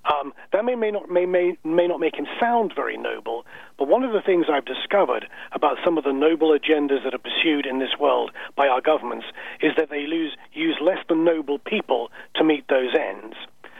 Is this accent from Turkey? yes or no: no; England, United Kingdom; now in North Carolina, United States; On both sides of my family, I'm American. My father's from Boston. My mother's from Chicago. But I was born and raised in England, so I've never shaken the accent.